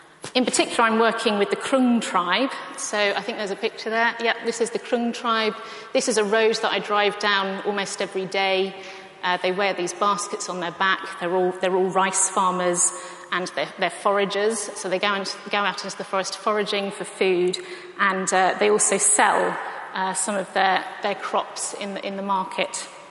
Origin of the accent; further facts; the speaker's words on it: England, United Kingdom; I come from England.